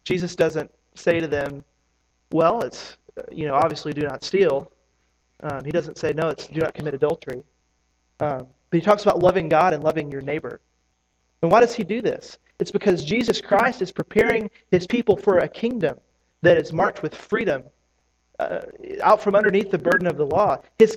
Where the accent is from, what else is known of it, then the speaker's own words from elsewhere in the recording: Tennessee, United States; now in Kentucky, United States; I recently got a Kentucky driver's license, which is, I'm from Tennessee. I moved up here a year and a half ago